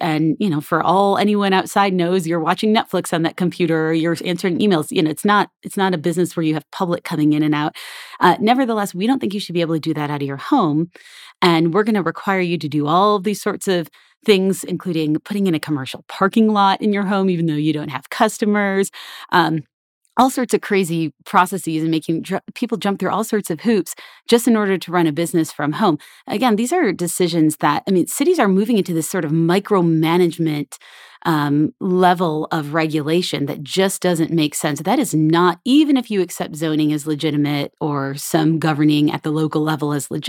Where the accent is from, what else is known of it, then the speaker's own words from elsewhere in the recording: Arizona, United States; So my home state of Arizona has made some significant progress here.